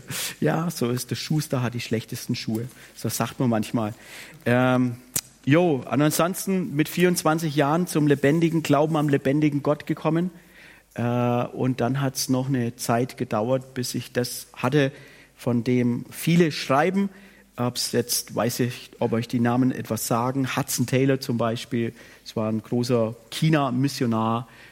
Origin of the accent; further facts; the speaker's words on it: Bavaria, Germany; Ich komme ursprünglich aus dem Frankenland. Was heißt ursprünglich? Ich komme gerade aus dem Frankenland. Dort lebe ich auch.